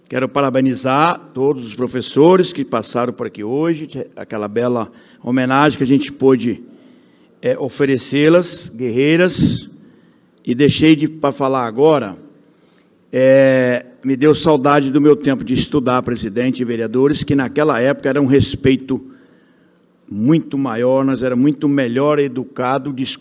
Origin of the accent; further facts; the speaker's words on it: Itaguaçu, Espírito Santo, Brazil; ela se formou professora na minha cidade natal, Itaguaçu